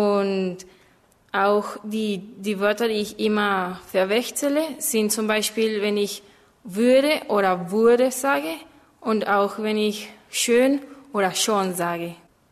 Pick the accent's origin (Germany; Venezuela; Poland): Venezuela; German is a second language; ich komme aus Venezuela. Ich bin 17 Jahre alt und ich wohne in der Hauptstadt Venezuelas, das ist Caracas.